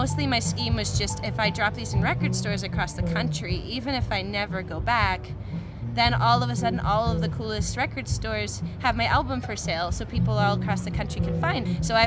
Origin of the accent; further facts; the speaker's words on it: Guelph, Ontario, Canada; I grew up in Guelph.